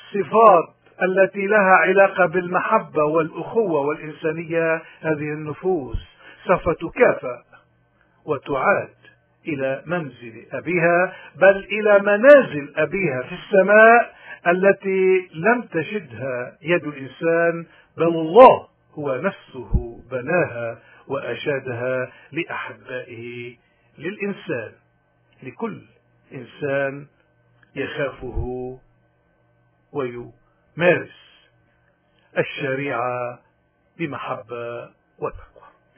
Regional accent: Lebanon; واللي بالواقع نحن بحاجة إلى اليوم لمفهومة لروحيتها كلبنانيين

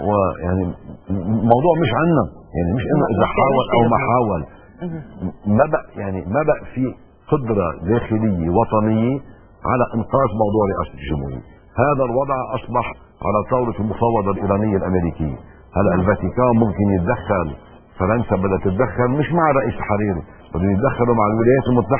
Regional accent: Lebanon; ونحن كاعوام كمواطنين كلبنانيين مش مقدرين الوضع اللي نحن موجودين فيه

